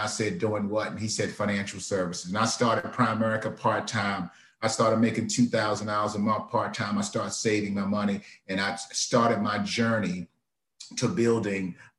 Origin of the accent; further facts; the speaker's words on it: Baltimore, Maryland, United States; But growing up in Baltimore, Cherry Hill, a couple of things that inspired me to want to do something different.